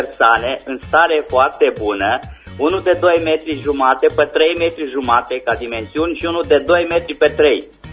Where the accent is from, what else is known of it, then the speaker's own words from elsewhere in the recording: Reșița, Caraș-Severin, Romania; din Reșița.